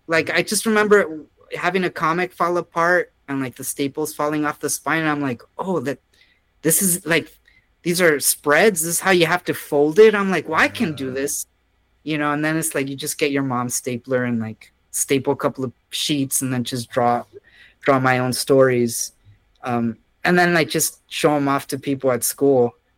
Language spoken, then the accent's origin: English; Texas, United States; growing up in South Texas, there was a lot of conservative, like, you know, evangelical Christians as well as Catholicism.